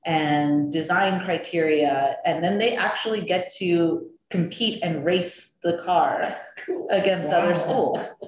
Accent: New York City, New York, United States; so I grew up in New York City, and I mentioned, you know, that I went to an all-girls Catholic high school

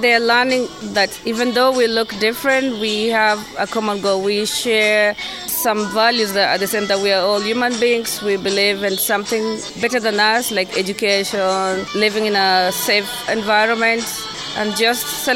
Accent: Kenya; I am from Kenya. Originally

